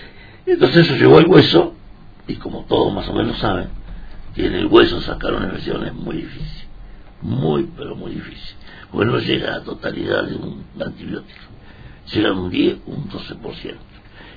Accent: Olavarría, Buenos Aires Province, Argentina; Nativo de acá.

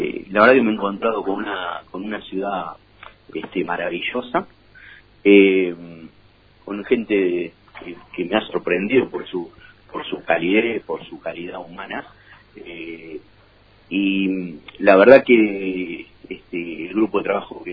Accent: Buenos Aires, Argentina; Yo soy porteño, vivo en Devoto

